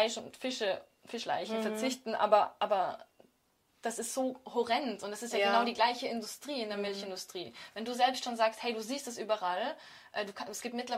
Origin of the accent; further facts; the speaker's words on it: Vienna, Austria; Ich bin aus Wien.